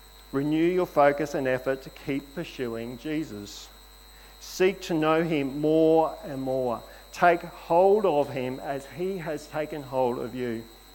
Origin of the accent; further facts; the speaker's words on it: Queensland, Australia; We're from Queensland.